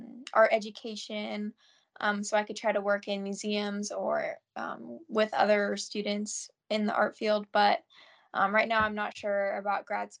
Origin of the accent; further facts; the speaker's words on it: Durham, North Carolina, United States; I'm a rising junior at Elon, and I'm from Durham, North Carolina.